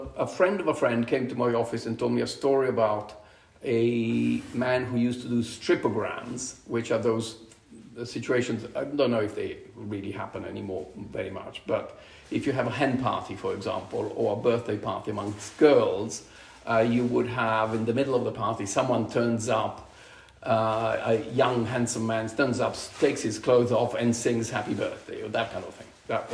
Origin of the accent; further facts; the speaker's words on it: Milan, Lombardy, Italy; English is a second language; I grew up in Milan mostly, and the girls in Milan didn't like me very much.